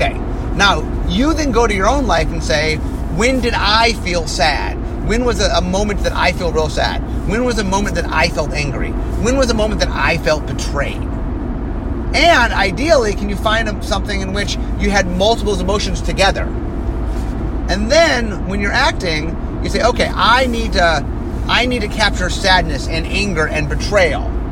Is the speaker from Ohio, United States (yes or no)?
yes; Cleveland, Ohio, United States; So I grew up in Cleveland, Ohio. There's a place called the Cleveland Playhouse.